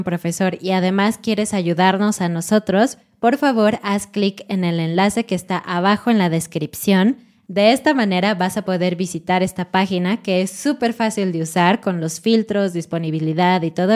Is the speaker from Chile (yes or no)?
no; Mexico; sí somos mexicanos